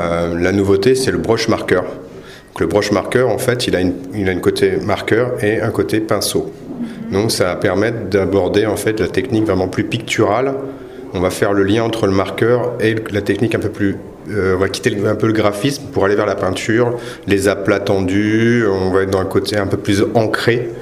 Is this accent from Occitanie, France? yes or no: yes; Montpellier, Occitanie, France; je suis artiste peintre, et je suis de Montpellier.